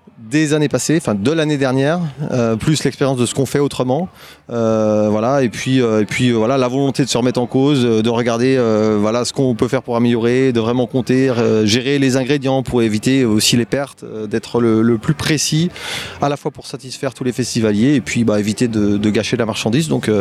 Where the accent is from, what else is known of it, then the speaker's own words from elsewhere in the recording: Janzé, Brittany, France; j'ai 46 ans et je viens de Janzé.